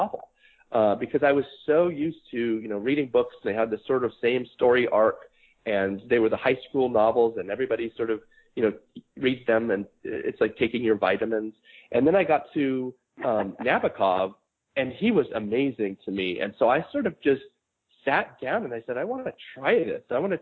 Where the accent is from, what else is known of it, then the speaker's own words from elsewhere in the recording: Reno, Nevada, United States; I come from, I was born and raised in Reno, Nevada, and it's a really provincial town.